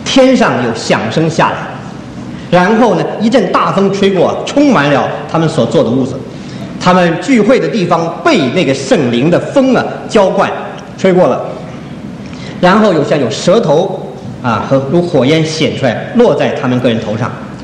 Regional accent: China; 我们中国人都有天的观念，都懂得敬天畏人

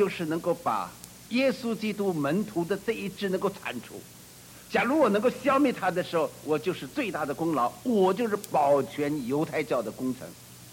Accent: China; 希伯来人跟我们中国人刚好两样，中国人自己父亲的名字就要避讳，不能够再取了

